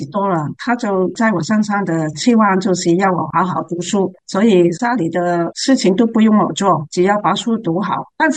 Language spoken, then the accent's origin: Chinese; Hong Kong; moved away as an adult; now in Canada; 我是从香港移民来加拿大的，来了30多年。其实我的普通话也是在多伦多学的，奇怪，在香港很少接触中国来的同胞，因为那时我在香港是英国殖民地